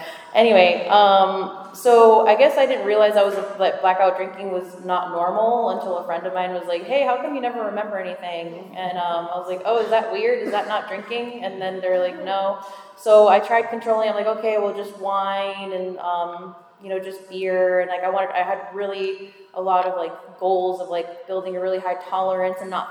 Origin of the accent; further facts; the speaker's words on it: Miami, Florida, United States; All right, also talking about where I came from. So I'm from Miami.